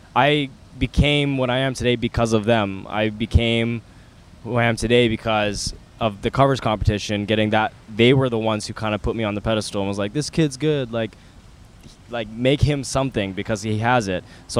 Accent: Canada; It's amazing, especially because I am Canadian.

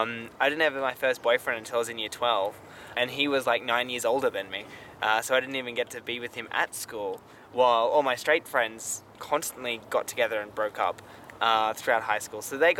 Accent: Bathurst, New South Wales, Australia; I'm 24. I grew up in Bathurst and I'm openly gay.

